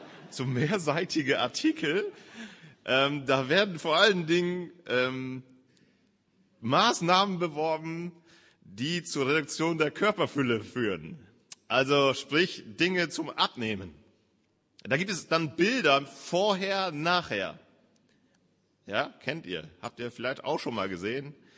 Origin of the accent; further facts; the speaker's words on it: Lower Saxony, Germany; In meinem letzten Urlaub bin ich noch mal in meiner alten Heimat gewesen, in Ostfriesland.